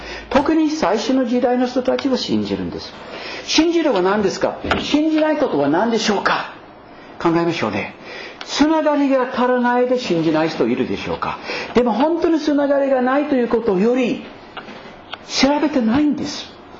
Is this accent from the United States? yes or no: yes; Maine, United States; Japanese is a second language; 私のふるさとアメリカのメイン州などブルーベリーいっぱいできるところで